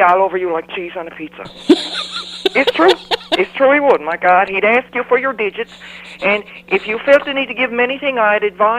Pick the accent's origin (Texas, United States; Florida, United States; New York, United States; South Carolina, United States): Texas, United States; also born or lived in Kentucky; It's hard being from the South. I'm a Southern mutt. I was born in Kentucky. I moved to Texas when I was about 11 years old because my dad got a job there.